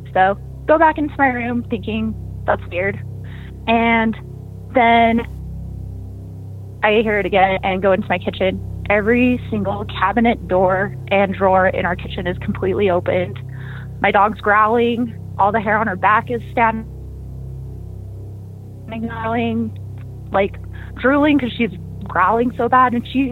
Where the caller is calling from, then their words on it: Salt Lake City, Utah, United States; Hi, I'm calling from SLC, Utah.